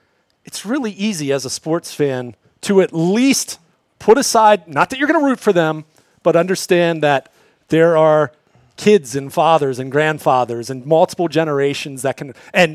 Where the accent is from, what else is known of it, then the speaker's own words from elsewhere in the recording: Baltimore, Maryland, United States; and I grew up in Baltimore. I've been an Orioles fan from the time I was a baby, right?